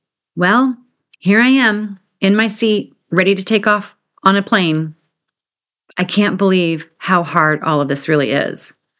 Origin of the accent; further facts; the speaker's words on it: San Diego, California, United States; Growing up in San Diego, the furthest I'd ever traveled by car was Lake Mead in Nevada, Northern California, and just across the southern border to Tijuana, Rosarito, and Mazatlan, Mexico.